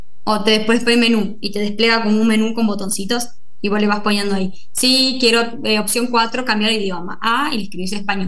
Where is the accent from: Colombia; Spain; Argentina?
Argentina; Salta; en Salta, por ejemplo, que por ahí tenemos una tonada un poco más cerrada